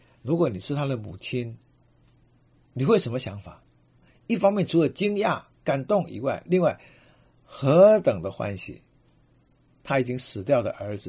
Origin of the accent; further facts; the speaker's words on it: China; 这是可能我们中国人很习惯一个木头的棺木